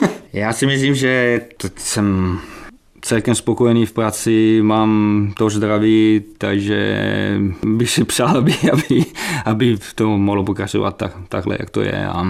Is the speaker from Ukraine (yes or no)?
no; Bergamo, Lombardy, Italy; Czech is a second language; now in Czech Republic; Já jsem mrdý, že jsem z Bergama a pořád jsem mrdý, že jsem Ital, i když tady jsou chci bydlet a možná získat občanství